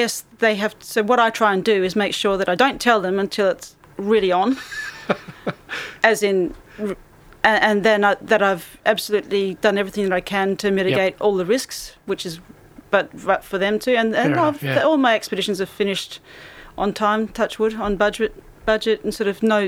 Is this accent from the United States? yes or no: no; Western Australia, Australia; I'm West Australian